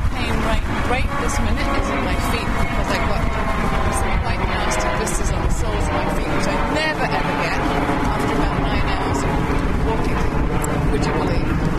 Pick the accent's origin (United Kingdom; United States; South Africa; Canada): United Kingdom; England; One, I'm English, so I like rain.